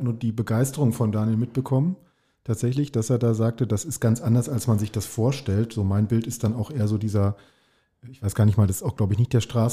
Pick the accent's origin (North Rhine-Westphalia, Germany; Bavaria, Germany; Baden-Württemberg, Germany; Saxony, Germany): North Rhine-Westphalia, Germany; Ich bin eigentlich so als Westfale